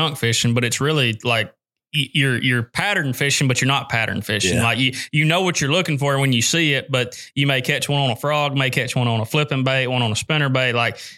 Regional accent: United States; But I grew up on the Coosa River where you grind a little bit, you know, it's a pattern place.

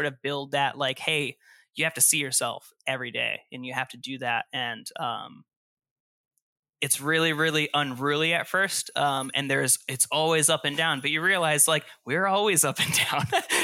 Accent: Boston, Massachusetts, United States; Sorry, I'm from Boston. You know what I mean?

